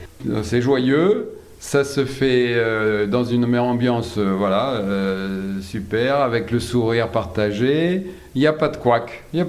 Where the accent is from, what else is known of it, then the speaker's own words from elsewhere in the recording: La Ciotat, Provence-Alpes-Côte d'Azur, France; je suis de La Ciotat